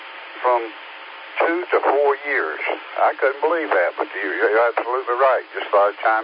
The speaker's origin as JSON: {"language": "English", "region": "South Carolina", "country": "United States", "said": "I'm from South Carolina, but I looked up North Carolina"}